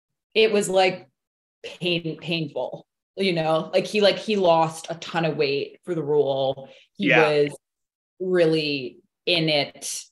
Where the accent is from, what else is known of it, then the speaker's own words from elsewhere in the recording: Canada; Yeah, but it's always different being a Canadian actor.